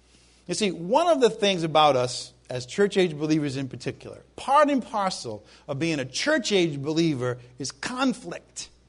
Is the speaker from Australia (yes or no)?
no; New England, United States; Hey, how about those, I'm from New England, Patriots?